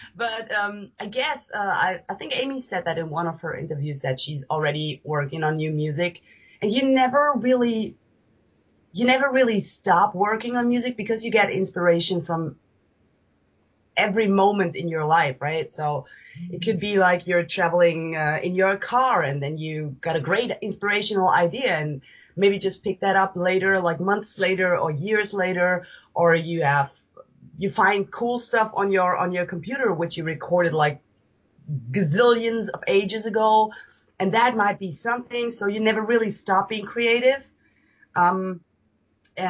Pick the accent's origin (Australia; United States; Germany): Germany; I'm so happy that we finally announced one show in Germany. Finally, playing one show in my home country